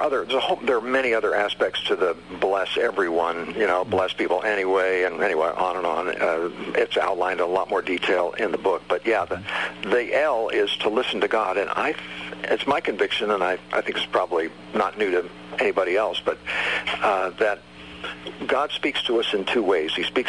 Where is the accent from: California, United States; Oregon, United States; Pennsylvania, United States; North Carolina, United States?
Oregon, United States; Lake Oswego; that was the church I grew up in Lake Oswego, Oregon, also did the Bible in 90 days.